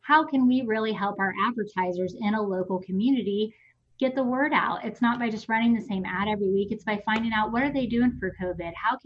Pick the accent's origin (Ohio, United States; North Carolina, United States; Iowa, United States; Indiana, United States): Indiana, United States; I'm from Franklin County